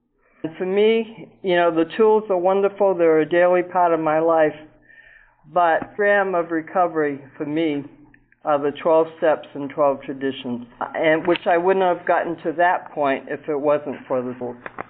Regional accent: Marshfield, Massachusetts, United States; I'm from Marshfield, Mass.

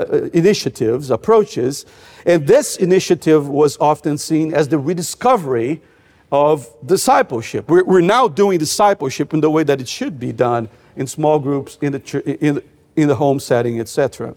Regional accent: Brazil; I grew up in Brazil in the 80s and 90s. We used to do one-on-one evangelism in our town.

